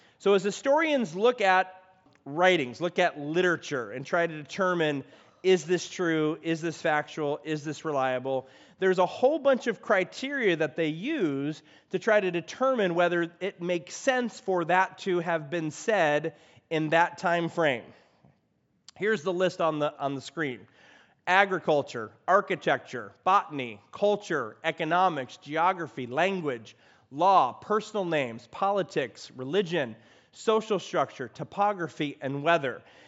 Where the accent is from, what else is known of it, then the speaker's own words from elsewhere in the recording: Midwest, United States; This is not California, because I was from the Midwest